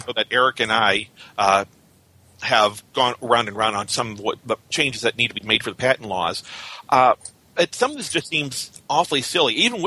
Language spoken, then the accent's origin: English; Chicago, Illinois, United States; Oh, I'm very conservative, but I'm also I'm from Chicago, so I'm all too familiar with how Chicago politics work.